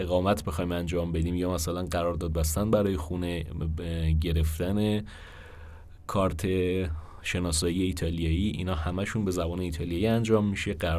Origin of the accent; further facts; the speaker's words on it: Iran; برای ما که ایرانی هستیم چون از اول عادت کردیم به انگلیسی